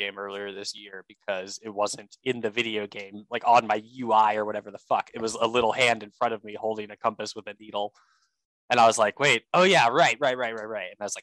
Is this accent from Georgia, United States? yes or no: yes; Atlanta, Georgia, United States; now in Seattle, United States; But like I'm from Atlanta, which is like obviously like a landlocked city. And whenever I go back there, I literally could not tell you which way was north, like from the house I grew up in.